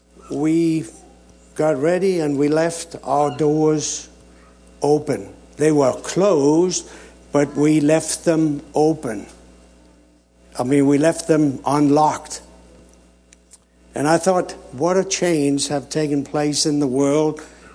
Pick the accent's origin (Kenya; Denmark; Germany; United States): Denmark; I'm from Denmark. In Denmark at that time of year, the sun goes down about 3 o'clock and 3:30 is dark.